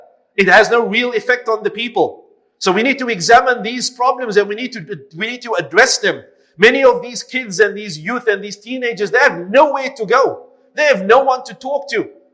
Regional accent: Cape Town, Western Cape, South Africa; when I was growing up in Cape Town

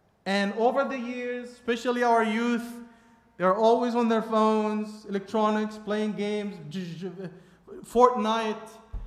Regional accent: Egypt; I'm from Egypt, but I love biryani so much, and this is why me achi Urdu boltam, alhamdulillah.

